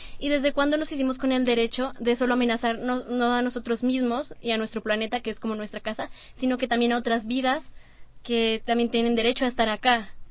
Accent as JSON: {"language": "Spanish", "country": "Colombia", "said": "A veces nosotros como colombianos pensamos que es un tema que solo afecta a países externos"}